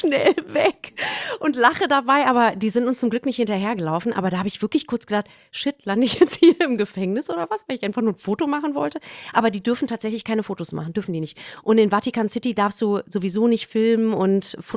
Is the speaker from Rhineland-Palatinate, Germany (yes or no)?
no; Cologne, North Rhine-Westphalia, Germany; Ich komme aus Köln, Karnevalkostüme, so.